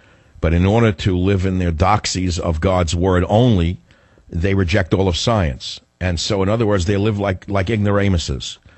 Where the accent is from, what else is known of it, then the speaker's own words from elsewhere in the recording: New York, United States; And remember, I come from New York where there are many races